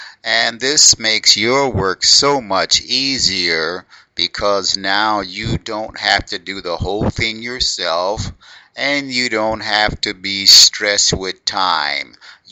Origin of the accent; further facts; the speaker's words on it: United States; And because I am an American, a lot of times it is very difficult for us to work together